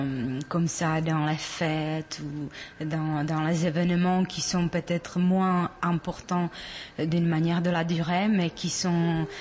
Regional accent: Prague, Czechia; French is a second language; moved away as an adult; Je suis née à Prague et depuis assez petite, j'ai étudié la langue française

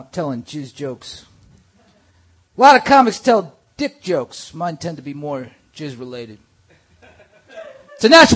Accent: Staten Island, New York, United States; I grew up on Staten Island. I learned at an early age to be ashamed.

